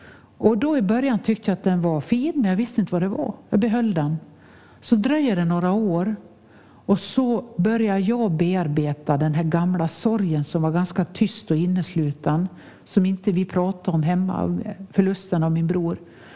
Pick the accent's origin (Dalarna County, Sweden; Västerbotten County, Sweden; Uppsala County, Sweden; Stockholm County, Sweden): Dalarna County, Sweden; Nås; min hembygd Nås för ett annat liv